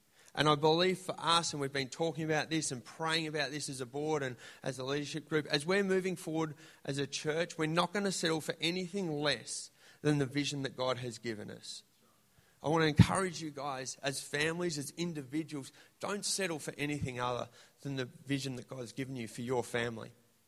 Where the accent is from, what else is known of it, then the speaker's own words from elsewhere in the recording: Horsham, Victoria, Australia; I grew up in the country, which was very scarring. But we, as a kid, we experienced a few plagues. I grew up in Horsham